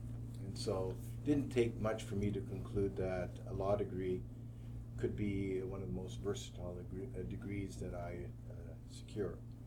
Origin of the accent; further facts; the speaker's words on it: Vancouver, British Columbia, Canada; I grew up in Vancouver, beautiful city, attended elementary and also high school, attended McGee and John Oliver High Schools, and then went on to UBC, where I studied law